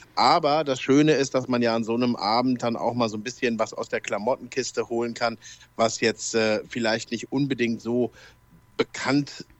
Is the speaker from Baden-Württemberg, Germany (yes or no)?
no; Cologne, North Rhine-Westphalia, Germany; now in Berlin, Germany; jetzt sagst du eben, ich bin Kölner, ja, das stimmt.